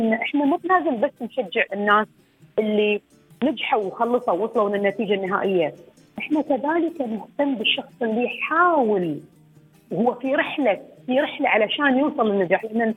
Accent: United Arab Emirates; في كثير من الاشياء يسويها المجتمع عندنا في الامارات

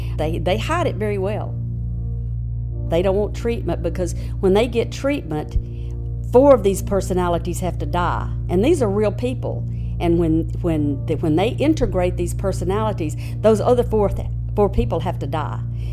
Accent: Jackson, Mississippi, United States; also born or lived in Natchez; I was born in Natchez, Mississippi. I grew up in Jackson, Mississippi, which is a southern town. I lived there for the first 50 years of my life.

